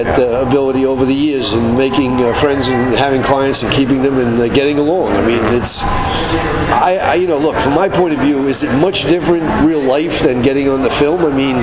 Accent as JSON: {"language": "English", "town": "Medford", "region": "Massachusetts", "country": "United States", "tie": "born there", "moved": "as an adult", "lives_now": "New York, United States", "said": "Well, I was born in Boston, or just outside of Boston, Medford, Mass. But I've lived in New York since the early 70s, 71, 72."}